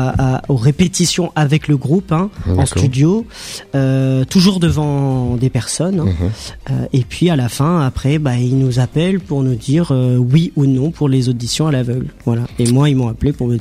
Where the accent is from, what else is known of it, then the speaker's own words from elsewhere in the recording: Soulignonne, Nouvelle-Aquitaine, France; also born or lived in Bordeaux; Voilà, je suis né à Bordeaux, mais j'ai grandi à Soulignonne exactement.